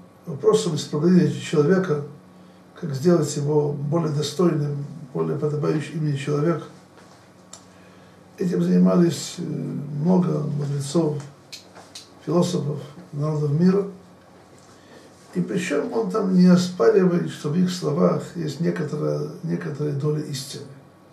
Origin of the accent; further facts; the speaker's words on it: Odesa, Odesa Oblast, Ukraine; я родом из Одессы